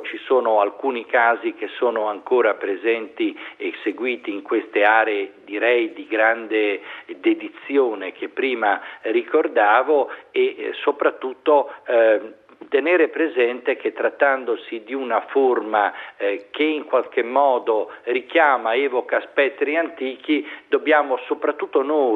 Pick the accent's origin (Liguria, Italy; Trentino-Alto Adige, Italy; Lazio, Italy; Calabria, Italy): Liguria, Italy; Genoa; born there; a Genova, nella mia città natale.